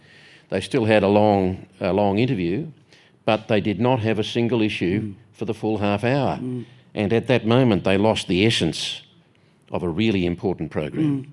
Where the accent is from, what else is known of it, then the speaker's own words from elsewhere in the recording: Australia; I am Australian. In my heart, in my head, I am Australian.